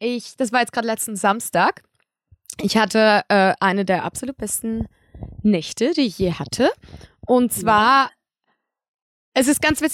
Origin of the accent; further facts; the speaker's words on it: Switzerland; weil ich bin Schweizerin